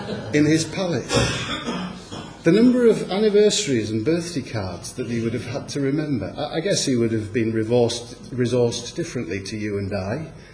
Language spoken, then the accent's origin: English; Manchester, North West England, United Kingdom; Now, fair play, that's not a dripping gutter, but I'm from Manchester, for starters. That's how our gutters look.